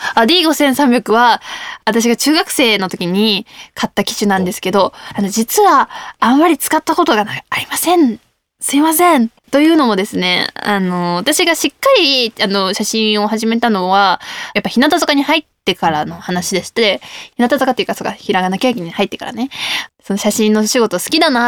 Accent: Saitama, Japan; さらに地元埼玉のお寿司を紹介するっていうちょっとコアな企画にすることで

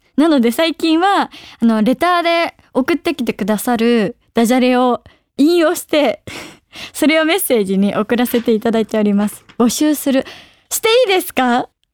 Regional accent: Aichi, Japan; あの地元が愛知なので、その愛知のお仕事をさせていただくのが夢だったりして

